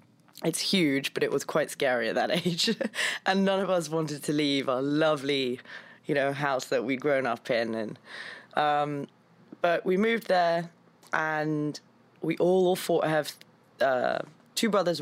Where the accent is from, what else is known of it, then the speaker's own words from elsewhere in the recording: England, United Kingdom; So I'm English, and I grew up in a castle